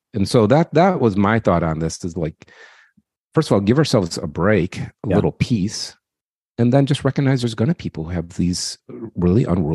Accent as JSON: {"language": "English", "town": "Detroit", "region": "Michigan", "country": "United States", "tie": "born or raised there", "said": "I'm from Detroit. I'm a Michigan guy like yourself. I'm from Detroit, and I grew up."}